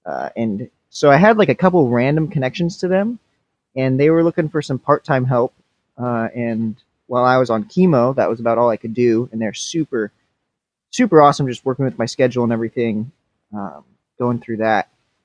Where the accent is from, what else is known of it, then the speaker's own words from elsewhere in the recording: Washington, United States; Yeah, I born and raised in Washington.